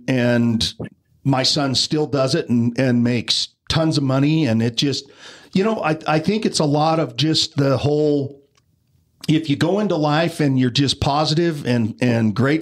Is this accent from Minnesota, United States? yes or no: no; Malad, Idaho, United States; anybody that knows me knows that I grew up in Malad, Idaho, which is this tiny little cow town just across the border of Utah and Idaho.